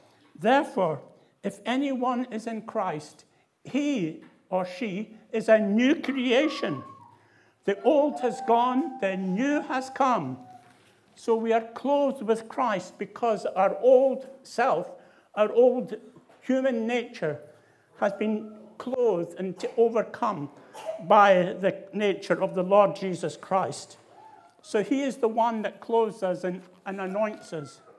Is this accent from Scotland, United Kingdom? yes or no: yes; Scotland, United Kingdom; accent: Scottish; moved away as an adult; now in England; I was brought up, as you can probably realise from my accent, in the Church of Scotland. And I went through the church there and became an officer in the Boys Brigade.